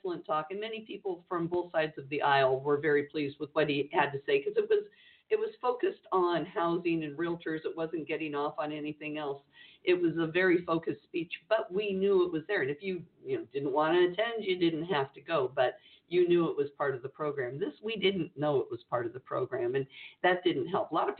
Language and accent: English; California, United States; But, you know, as being a Californian